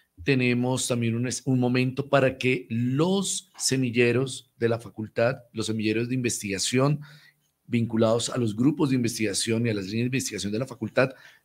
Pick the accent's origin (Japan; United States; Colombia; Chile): Colombia; no podemos olvidar que somos colombianos, que hemos estado en un país con un alto índice de violencia, de intolerancia.